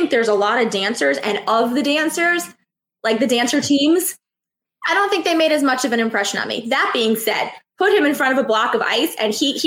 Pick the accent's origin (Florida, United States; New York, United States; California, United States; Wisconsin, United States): New York, United States; I'm a New Yorker father daughter team.